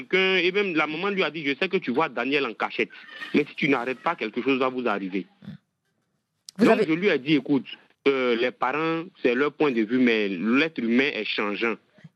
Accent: Abidjan, Côte d’Ivoire; moi, je suis né de parents guinéens, mais à Abidjan. Je suis né à Abidjan, c'est ici que j'ai grandi, c'est ici que j'ai fait toutes mes études.

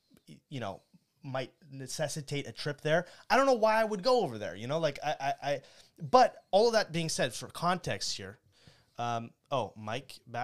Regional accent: Portland, Oregon, United States; also born or lived in Los Angeles; So I was born in L.A. and I grew up in Portland.

